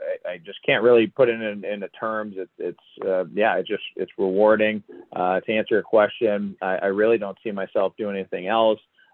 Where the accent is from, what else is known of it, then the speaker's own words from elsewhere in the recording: Long Beach, California, United States; But I'm really just enjoying being in my hometown, continuing to grow the game here in Long Beach.